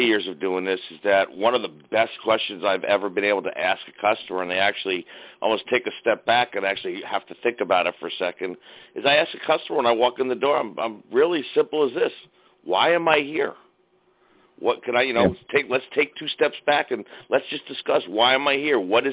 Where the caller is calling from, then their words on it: New York, United States; I'm calling in from New York.